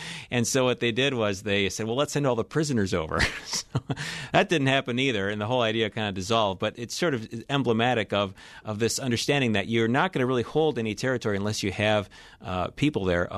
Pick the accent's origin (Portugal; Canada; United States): United States; Cedarburg, Wisconsin; also born or lived in Idaho; I grew up in Wisconsin in Cedarburg, and then I got this job in Idaho.